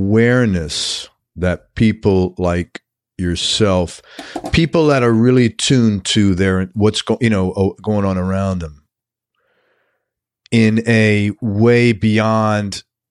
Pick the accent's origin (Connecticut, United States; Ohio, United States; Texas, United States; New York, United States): New York, United States; New York City; hey, I grew up in New York City. You're preaching to the choir.